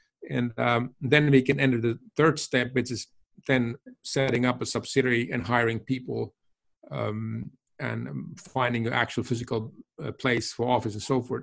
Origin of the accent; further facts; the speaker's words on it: Finland; And as I'm from Finland, many of those companies are Finnish companies.